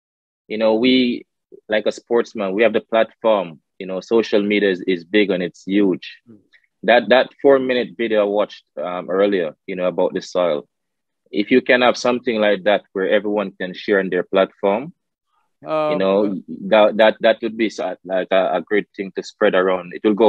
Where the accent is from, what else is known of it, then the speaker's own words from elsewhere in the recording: Jamaica; So I'm really looking forward to hosting you, especially in my hometown, Jamaica.